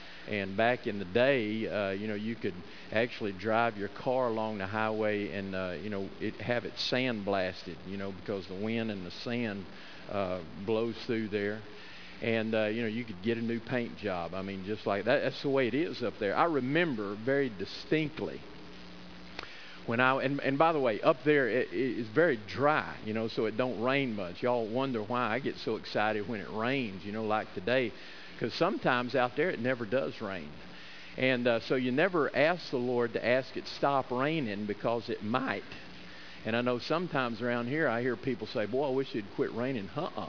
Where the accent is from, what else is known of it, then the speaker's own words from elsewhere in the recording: Odessa, Texas, United States; born there; I'm a flatlander. Honestly, I was born in Odessa, Texas. And in that part of the state known as the Permian Basin, right there in the middle.